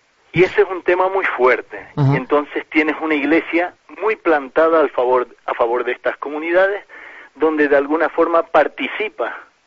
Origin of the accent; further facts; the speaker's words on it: Canary Islands, Spain; also born or lived in Paraguay; now in Amazonia; yo de hecho soy canario, nací en Canarias, lo único que llevo 30 años en América, primero en Paraguay unos 13, 14 años y ahora el resto lo llevo en Amazonía